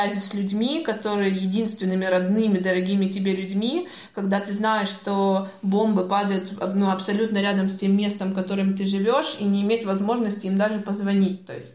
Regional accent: Luhansk, Luhansk Oblast, Ukraine; moved away; Я уехала из Луганска 14 июня, поэтому, в принципе, таких активных боевых действий лично я не застала. Но когда я оттуда уезжала, я оставила там абсолютно всю свою семью.

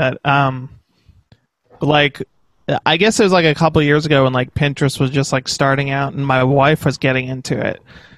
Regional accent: Georgia, United States; accent: Northern; also born or lived in Virginia; Well, I was born in Virginia, but grew up in Georgia. But everyone says I have a Northern accent, so I'm probably more Northern than Southern, I guess.

